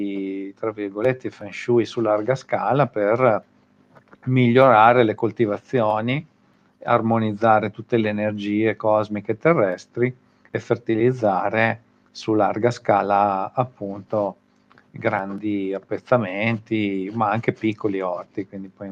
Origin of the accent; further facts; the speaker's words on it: Lizzano in Belvedere, Emilia-Romagna, Italy; Questo qua siamo dalle mie parti, siamo a Lizzano in Belvedere, all'interno di un bellissimo torrente selvaggio.